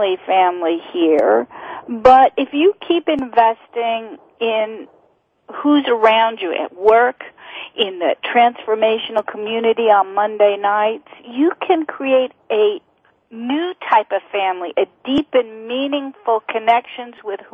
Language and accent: English; Oregon, United States; You know, I grew up on the other side of this country. I grew up in Oregon.